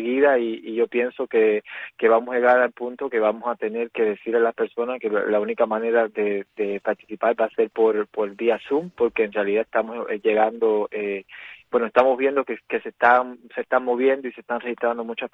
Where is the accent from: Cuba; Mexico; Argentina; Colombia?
Cuba; nosotros somos cubanos libres